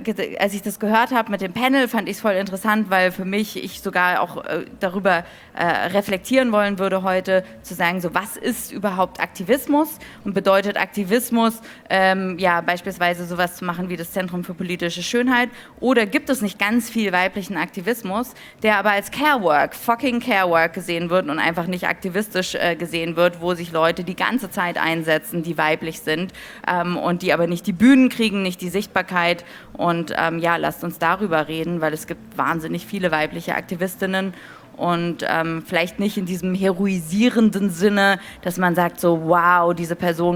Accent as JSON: {"language": "German", "town": "Stuttgart", "region": "Baden-Württemberg", "country": "Germany", "said": "Ich komme aus Stuttgart ursprünglich."}